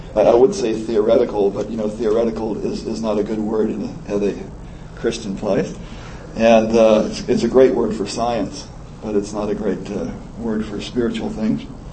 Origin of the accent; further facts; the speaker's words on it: California, United States; now in Richmond, United States; I'm originally from California, but I make my home now in the Richmond area of Virginia.